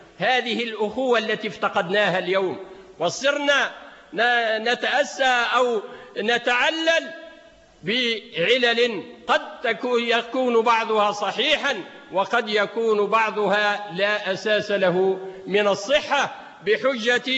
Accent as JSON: {"language": "Arabic", "country": "Tunisia", "said": "ولا يقول المثل عندنا في تونس"}